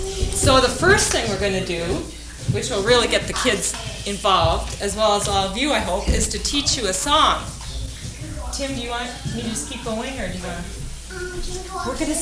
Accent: Camrose, Alberta, Canada; We're from Camrose, Alberta, and we're pastors

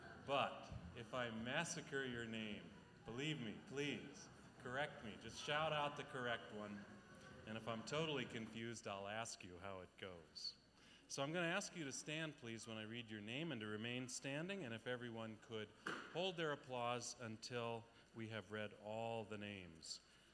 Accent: Philadelphia, Pennsylvania, United States; I grew up in Philadelphia.

